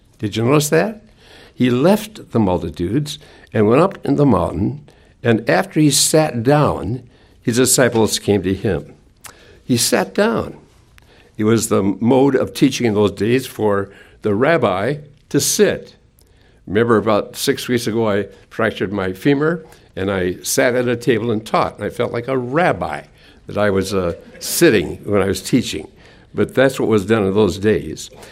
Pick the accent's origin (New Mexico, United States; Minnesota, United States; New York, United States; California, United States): Minnesota, United States; now in Richmond, United States; As you know, I grew up in Minnesota, and when somebody's out of town, they'd say, oh, Jim's at the lake.